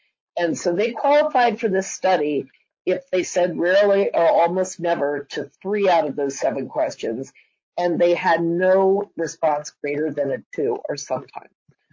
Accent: New Jersey, United States; they told you I'm from New Jersey.

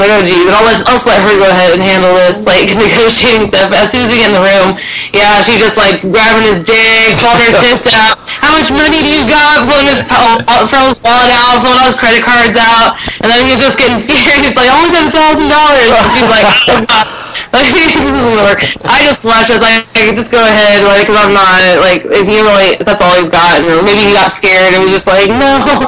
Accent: Beaumont, California, United States; In Beaumont, California.

